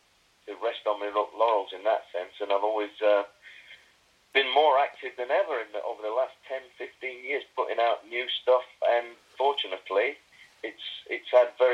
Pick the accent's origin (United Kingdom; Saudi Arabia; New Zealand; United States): United Kingdom; Sheffield, Yorkshire and the Humber; moved away; also born or lived in London; I moved from Sheffield when I was fairly young. I gravitated towards London, which was where it was happening in those days.